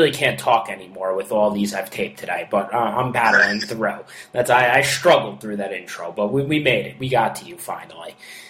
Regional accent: New York, United States; I grew up in New York my whole life.

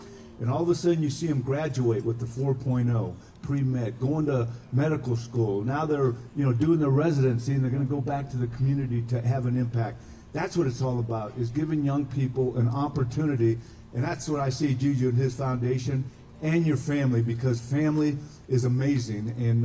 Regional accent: Ontario, California, United States; those organizations that stepped in when I was growing up in Ontario, California

